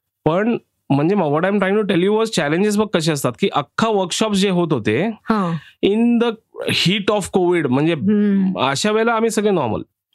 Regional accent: Aurangabad, Maharashtra, India; निखिल महाजन औरंगाबादचा आहे, मी औरंगाबादचा आहे as a producer.

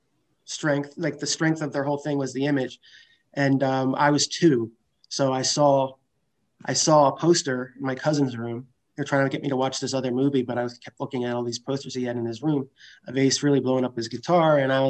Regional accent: Marlton, New Jersey, United States; also born or lived in West Chester, Pennsylvania; now in Santa Clarita, United States; Half of my childhood was in Marlton, New Jersey, and the other half was in Westchester.

